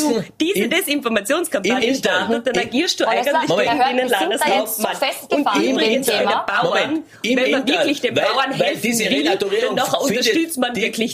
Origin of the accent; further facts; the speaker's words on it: Tyrol, Austria; bei uns in Tirol